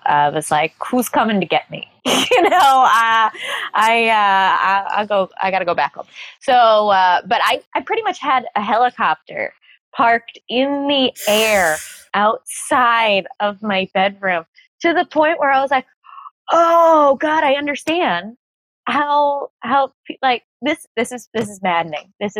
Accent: New York City, New York, United States; Okay, so I'm a New Yorker.

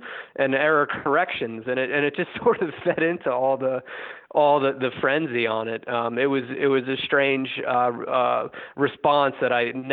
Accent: New Jersey, United States; I would have been 11 years old growing up in North Jersey.

